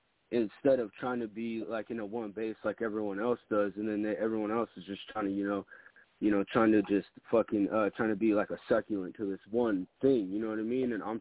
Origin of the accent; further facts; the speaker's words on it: United States; And I'm like, nah, hell no, man, I'm Native American.